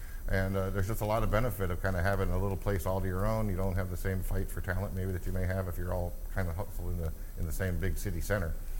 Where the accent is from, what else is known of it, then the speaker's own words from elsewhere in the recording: United States; moved away as an adult; Again, I am an American. I came here in 2003 and set up an initial clinical BPO.